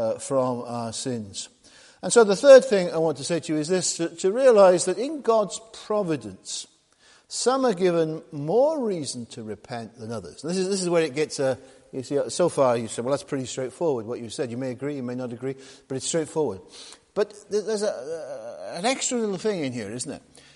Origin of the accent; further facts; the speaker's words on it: Wales, United Kingdom; Now, I'm a Welshman, so I'm not sort of an English nationalist by any stretch of the imagination.